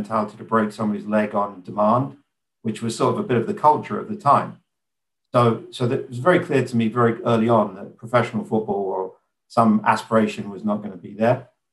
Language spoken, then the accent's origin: English; United Kingdom; when I was growing up in Great Britain